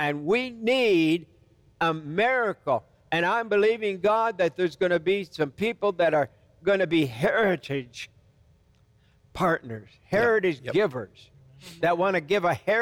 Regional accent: Michigan, United States; Oh, I love Detroit. My home state is Michigan.

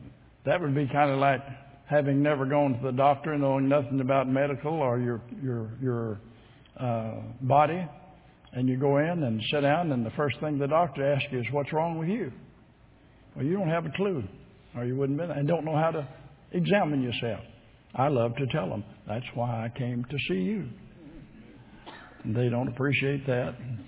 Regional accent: Arkansas, United States; born there; I was born in Arkansas.

